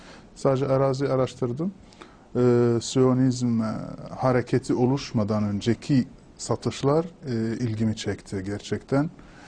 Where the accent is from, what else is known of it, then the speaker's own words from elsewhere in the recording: Tunisia; Turkish is a second language; moved away as an adult; now in Turkey; Evet, yani ben Tunusluyum. 72'de Tunus'ta bir köyünde doğdum. Orada okudum. Üniversiteyi Tunus'ta bitirdim. 96'da Arap Dili ve Edebiyatı'nda bitirdim Tunus Üniversitesi'nde. 98'de Türkiye'ye gelmeye karar verdim.